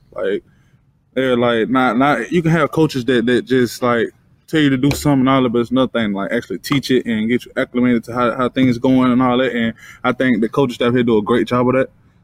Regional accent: Tuscaloosa, Alabama, United States; You know, I'm from Alabama. Obviously Tuscaloosa is not really a huge city

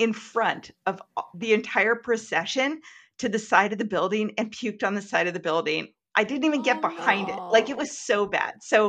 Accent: Seattle, Washington, United States; I'm a big red wine girl. I'm from Seattle. Like it was in the top bullets of who I was.

